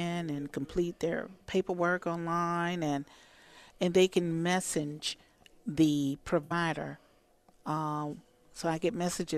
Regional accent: Amite, Louisiana, United States; I've been here. I grew up here in Amite. I went to Amite High School.

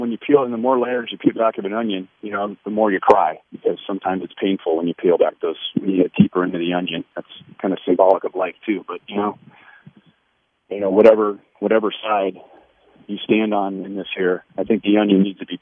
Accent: Los Angeles, California, United States; And I grew up in Los Angeles, which is is one of the great melting pots of our country.

